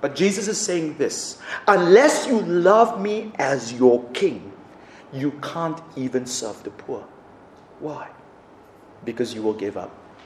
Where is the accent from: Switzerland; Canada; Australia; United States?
Australia; Sydney, New South Wales; When we were growing up in Sydney, my parents and my brother and my, well, more my brother, we were involved in a huge church in Sydney downtown.